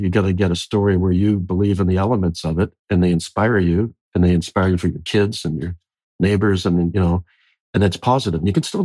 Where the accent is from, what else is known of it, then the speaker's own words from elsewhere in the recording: Toronto, Ontario, Canada; also born or lived in Scotland, United Kingdom; Came from the Toronto where I grew up. Came out here and I'd never seen the ocean. I couldn't believe. I was born in Scotland, so I'd seen the ocean, but I'd never seen an ocean I'd want to swim in.